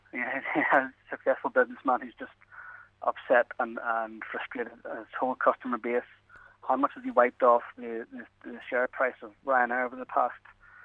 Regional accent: Belfast, Northern Ireland, United Kingdom; I'm from Belfast. That's all I'm interested in.

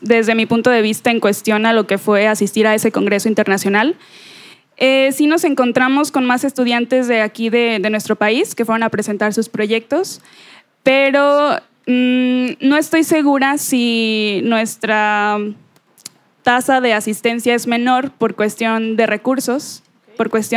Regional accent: Mexico; somos menos los mexicanos que las personas de otros países

